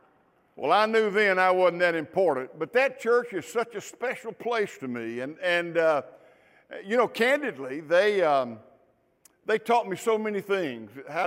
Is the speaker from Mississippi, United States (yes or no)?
yes; Mississippi, United States; I went back to my hometown and coached high school football. And while coaching there, I started pastoring a union church. Now, a union church in Mississippi is a church that's one building